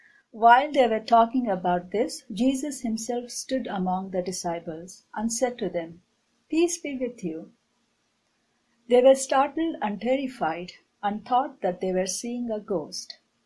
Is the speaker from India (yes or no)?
yes; Delhi, India; English is a second language; Right now, I'm serving my first call here at Faith. I'm from Delhi, India.